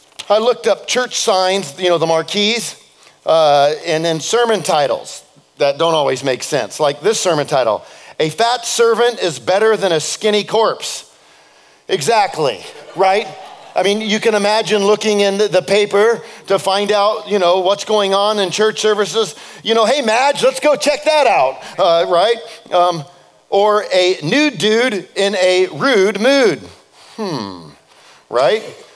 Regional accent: California, United States; And that was part of what connected for me as a Californian. There wasn't a lot of church growing up.

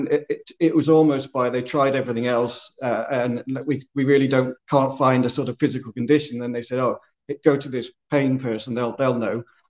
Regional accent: Isle of Man; now in Southampton, United Kingdom; I grew up in the Isle of Man many moons ago. So I'm an islander. Traveled around with my work before settling now in Southampton, the south coast

